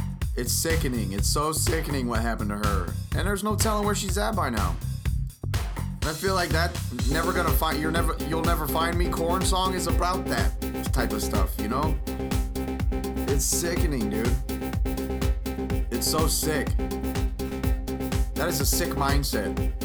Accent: the South, United States; I come from the South, man. I was taught to have, how do you say, integrity.

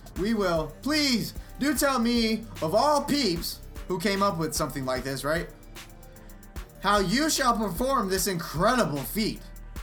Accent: Texas, United States; Must be because I'm from Texas.

